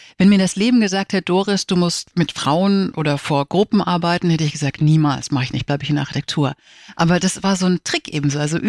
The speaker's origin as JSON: {"language": "German", "town": "Füssen", "region": "Bavaria", "country": "Germany", "tie": "born or raised there", "said": "ich bin oft gependelt zwischen der Schweiz und Füssen, also wo ich aufgewachsen bin."}